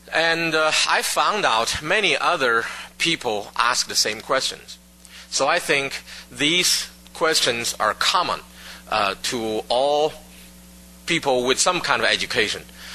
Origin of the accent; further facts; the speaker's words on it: China; English is a second language; moved away as an adult; now in United States; I came from China. I was educated as a scientist. And I have about 2 years after I came to the United States before I became a Christian.